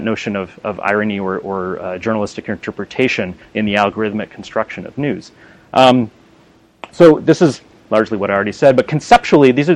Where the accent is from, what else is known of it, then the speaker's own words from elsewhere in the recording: Canada; I'm Canadian, by the way, I should admit that in the moment.